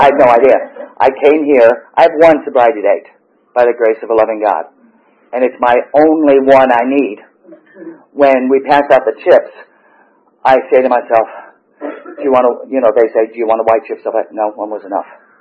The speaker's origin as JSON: {"language": "English", "region": "Georgia", "country": "United States", "tie": "born or raised there", "said": "I grew up in Gwinnett County."}